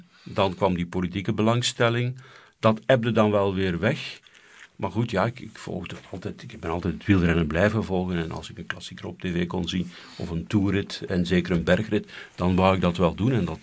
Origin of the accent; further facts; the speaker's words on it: Lichtervelde, Flanders, Belgium; in de gemeente waar ik vandaan kom, Lichtervelde, ik ben lid van de lokale perskring